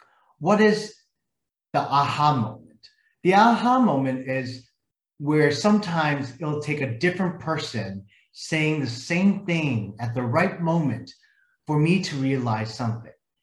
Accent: St. Paul, Minnesota, United States; also born or lived in Thailand; Thailand and grew up in the projects of St. Paul, Minnesota. The tragic death of George Floyd in my home state in 2020 divided the Hmong community because of the language barriers.

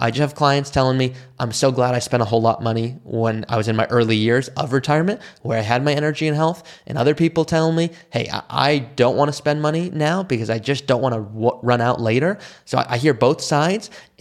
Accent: Malibu, California, United States; but I grew up in Malibu. I grew up around undisciplined wealth

